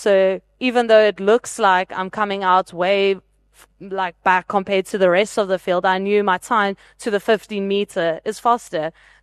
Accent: South Africa; but as a South African, I have more individual medals than the most decorated Australian Olympian.

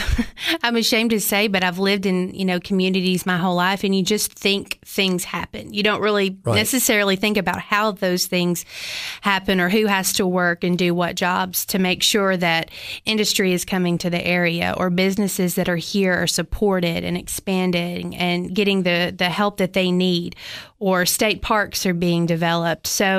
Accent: Tennessee, United States; now in Cookeville, United States; Well, I'm an Upper Cumberland native, born and raised in Macon County and moved to Cookeville, gosh, almost 13 years ago to attend college at Tennessee Tech.

